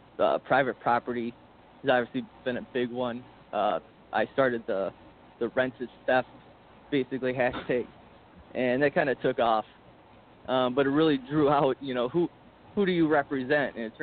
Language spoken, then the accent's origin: English; Michigan, United States; You know, I grew up in Macomb County, which is home of the Reagan Democrats.